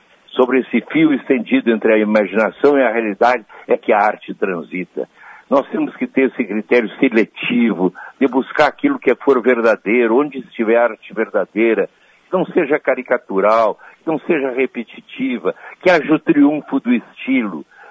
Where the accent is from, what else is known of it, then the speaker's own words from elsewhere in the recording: Piratini, Rio Grande do Sul, Brazil; Eu vivi em Piratini, a minha infância, muito da minha infância em Piratini, ficou muito marcado